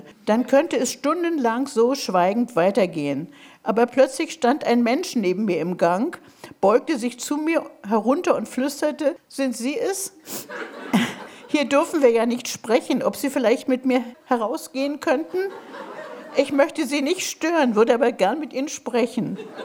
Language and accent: German; Berlin, Germany; Ich bin ja Berlinerin auch, wie Sie.